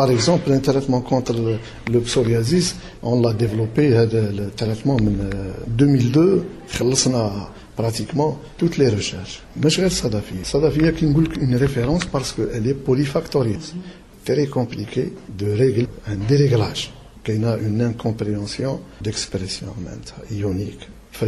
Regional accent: Constantine, Constantine Province, Algeria; also born or lived in Geneva, Switzerland; مولود في قسنطينة، مولود 1966. دراستي كانت في قسنطينة،

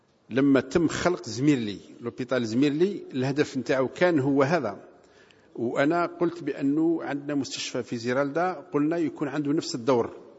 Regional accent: Algeria; إحنا جزائريين

